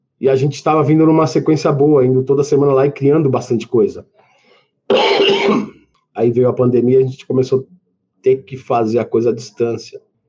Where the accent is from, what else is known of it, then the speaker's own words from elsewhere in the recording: São Paulo, Brazil; eu fui criado pela minha mãe no Jardim Celeste, ali no bairro da periferia de São Paulo.